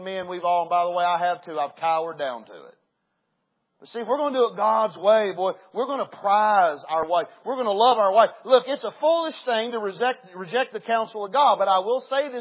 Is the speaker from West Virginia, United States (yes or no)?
yes; West Virginia, United States; Look, I was raised in a man's man world. I mean, I was raised in West Virginia.